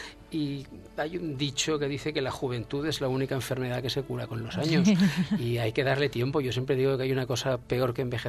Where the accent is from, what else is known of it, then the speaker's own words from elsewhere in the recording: Alcoy, Valencian Community, Spain; Y luego, como has dicho al principio, soy de Alcoy.